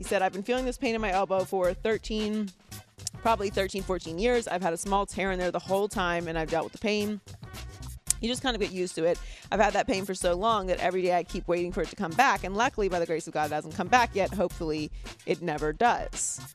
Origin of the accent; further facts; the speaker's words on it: Pittsburgh, Pennsylvania, United States; And I'm from Pittsburgh.